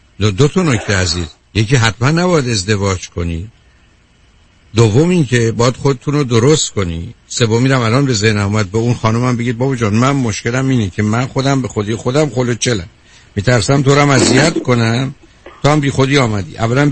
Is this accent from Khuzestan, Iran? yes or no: no; Shiraz, Fars, Iran; یه مختصر آبرویی هم که ما شیرازی ها نداشتیم